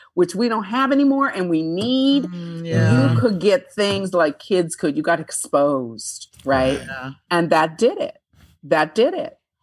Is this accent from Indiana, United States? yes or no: yes; Fort Wayne, Indiana, United States; also born or lived in South Bend; Yeah, I mean, I'm from Fort Wayne, Indiana.